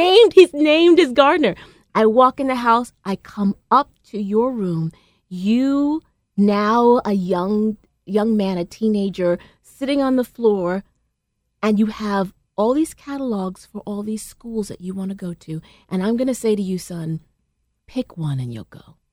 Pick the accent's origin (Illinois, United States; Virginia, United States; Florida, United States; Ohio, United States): Virginia, United States; also born or lived in Brooklyn; I claim Virginia as home, although I was born in Brooklyn.